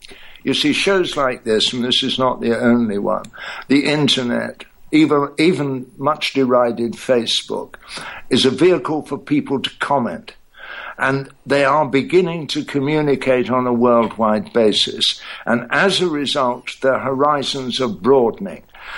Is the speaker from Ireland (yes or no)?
yes; Ireland; Well, I'm an Irishman, for God's sake.